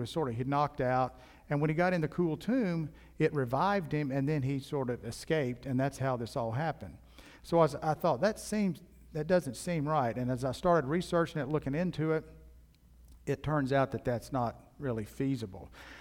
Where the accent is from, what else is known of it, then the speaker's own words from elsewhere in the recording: Kentucky, United States; I grew up in Kentucky. As Corey said, my mom and dad … we all grew up in Kentucky.